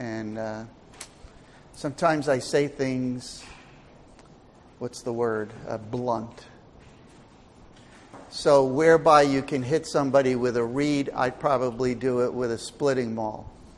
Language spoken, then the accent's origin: English; New York City, New York, United States; also born or lived in Long Island; I grew up in New York City. I mean, in New York City. I grew up, I was in Queens and I was in Brooklyn. That's where I grew up as a youngin'.